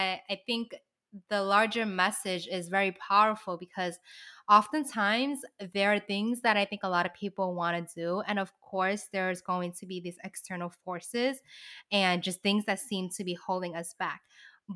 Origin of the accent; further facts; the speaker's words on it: New York City, New York, United States; I feel like, well, first of all, I grew up in the Lower East Side. So, you know, hey. Shout out to the LES.